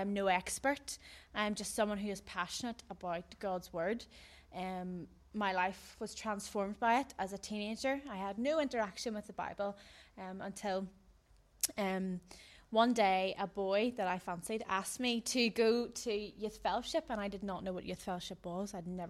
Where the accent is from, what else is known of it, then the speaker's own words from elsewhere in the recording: Whitehead, Northern Ireland, United Kingdom; now in Holywood, United Kingdom; I live in Hollywood and I'm from Whitehead.